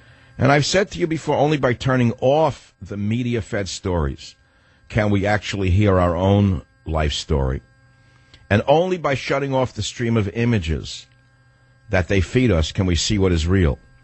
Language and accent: English; United States; I grew up feeling safe in America.